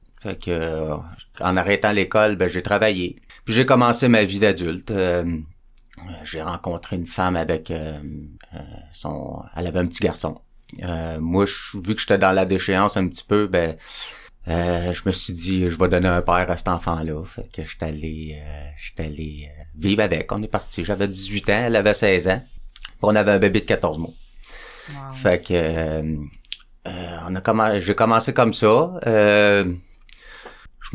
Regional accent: Longueuil, Quebec, Canada; Je viens de Longueuil.

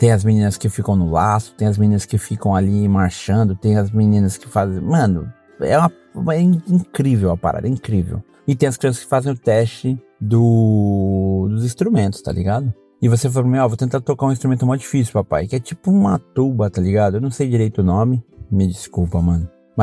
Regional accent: Brazil; Embora eu sempre fale que nós somos brasileiros, né?

